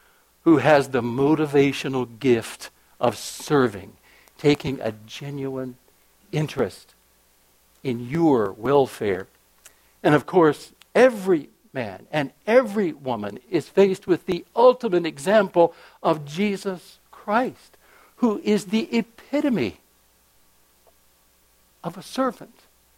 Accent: North Carolina, United States; First of all, I grew up in the South. I'm a North Carolina boy. I'm a Southerner in my traditions

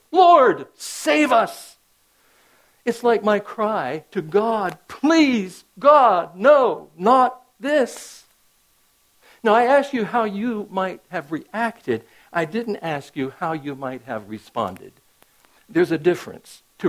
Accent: North Carolina, United States; I think it's because I grew up in North Carolina. We didn't have much snow in North Carolina.

